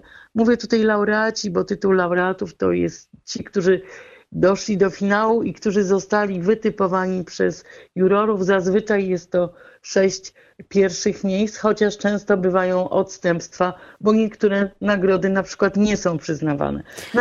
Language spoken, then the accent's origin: Polish; Warsaw, Masovian Voivodeship, Poland; ja akurat się wychowałam w tamtym miejscu w Warszawie, na Bielanach